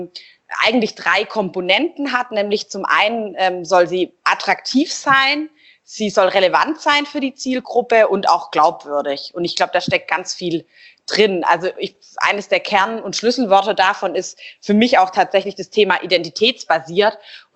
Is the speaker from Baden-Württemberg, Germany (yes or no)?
yes; Stuttgart, Baden-Württemberg, Germany; hier in meiner Heimatstadt in Stuttgart, wo das Auto ja auch zu Hause ist